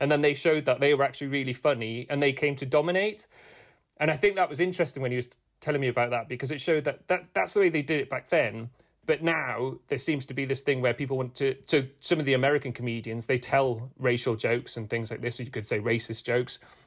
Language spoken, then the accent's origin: English; Newcastle, North East England, United Kingdom; So I'm from Newcastle.